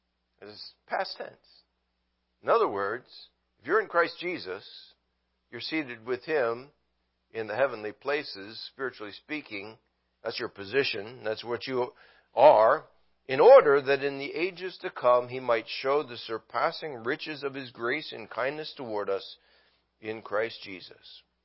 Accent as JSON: {"language": "English", "region": "New Jersey", "country": "United States", "tie": "born or raised there", "said": "We had converted Jews in the church I grew up in New Jersey, where I went to high school in."}